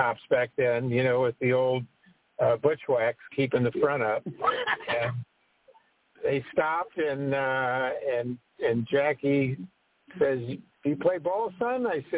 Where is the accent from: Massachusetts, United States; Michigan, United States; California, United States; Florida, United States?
Florida, United States; Tampa; So I was born and raised in Tampa, and by the time I was seven, almost eight, my dad was working for Greyhound.